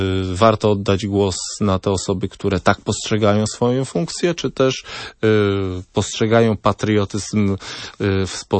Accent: Lublin Voivodeship, Poland; ja akurat z Lubelszczyzny

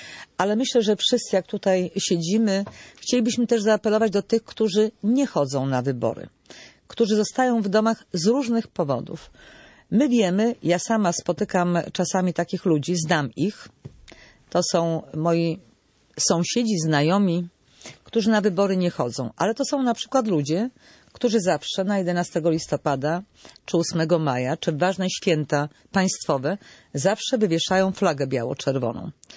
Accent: Lower Silesian Voivodeship, Poland; Ja jestem z Dolnego Śląska, z okolic Legnicy, tam gdzie była Mała Moskwa. Codziennie pod swoimi oknami słyszałam tupot rosyjskich butów, żołnierzy rosyjskich, którzy z koszar wychodzili na rozgrzewkę na pobliskie boisko.

